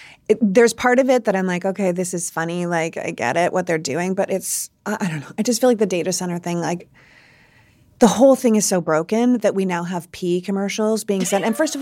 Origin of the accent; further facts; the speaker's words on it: Canada; I am Canadian, but he's doing a great job.